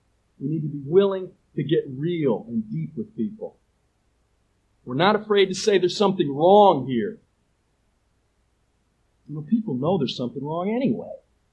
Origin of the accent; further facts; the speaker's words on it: New England, United States; Now, I'm from New England. You didn't even say hi to people in New England.